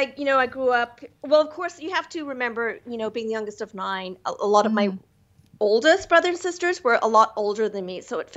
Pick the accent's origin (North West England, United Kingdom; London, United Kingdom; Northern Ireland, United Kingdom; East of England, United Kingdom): Northern Ireland, United Kingdom; also born or lived in Hawaii; I know I've had a very unique experience growing up in Northern Ireland.